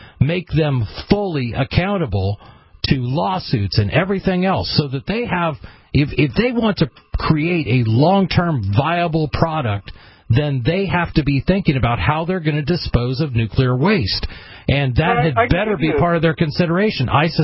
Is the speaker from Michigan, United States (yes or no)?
no; Oregon, United States; Let me tell you where I'm from. I'm from Oregon. You're from California. Hello, fellow left coaster. I grew up just south of the Washington border